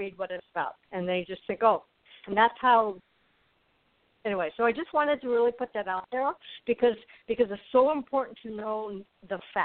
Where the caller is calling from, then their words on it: Arizona, United States; I am calling from Arizona, not even anywhere near Florida.